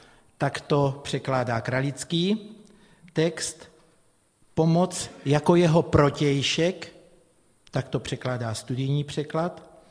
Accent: Brno, South Moravian Region, Czechia; kázající je z Moravy, protože já jsem z Brna, jsme z Brna

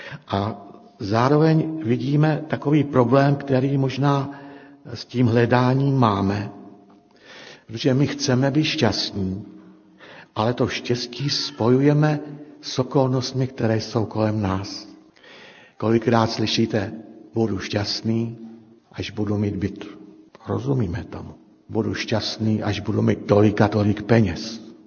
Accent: Červený Kostelec, Hradec Králové Region, Czechia; já pocházím, jsem rodák Čeleného Kostelce, to je takhle přes kopeček

